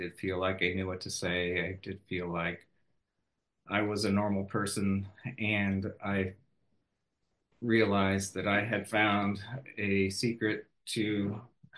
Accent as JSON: {"language": "English", "town": "St. Louis", "region": "Missouri", "country": "United States", "tie": "born or raised there", "also_born_or_lived": "Southern Illinois", "lives_now": "East Coast, United States", "said": "I'm a transplant to the East Coast of the US. I grew up in the Midwest, outside of St. Louis, Missouri, Southern Illinois. Large family, poor."}